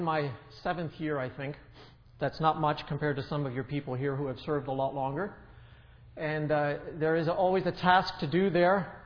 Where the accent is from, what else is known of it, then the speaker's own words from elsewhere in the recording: Portland, Oregon, United States; I'm from Portland, Oregon. That's the capital of Nike.